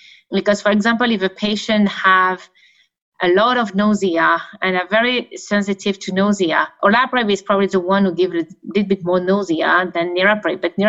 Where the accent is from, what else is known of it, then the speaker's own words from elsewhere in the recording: Canada; I'm very biased because I'm from Canada.